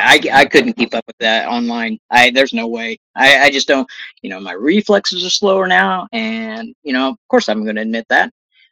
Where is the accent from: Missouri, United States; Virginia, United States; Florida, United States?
Missouri, United States; but I grew up in like in North Missouri, and it just didn't seem, you know, realistic.